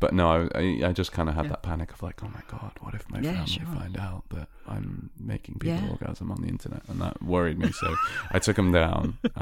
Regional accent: United Kingdom; But I am a British voice actor, vocal artist, whatever VA actually stands for.

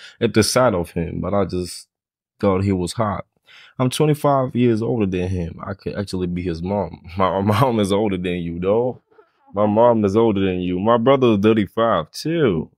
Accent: Bronx, New York, United States; Yeah, I grew up in the States, South Bronx.

